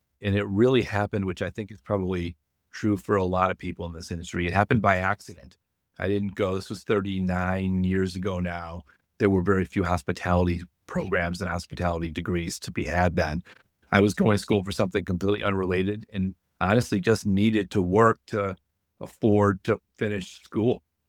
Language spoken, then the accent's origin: English; Chicago, Illinois, United States; moved away as an adult; now in Boston, United States; I'm born and raised in Chicago. I've been in the Boston area for 30 years, but Chicago was where I started.